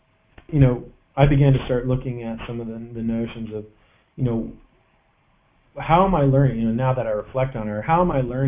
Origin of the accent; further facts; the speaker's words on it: California, United States; Well, you know, I grew up in the Orange County and Los Angeles punk rock scene, you know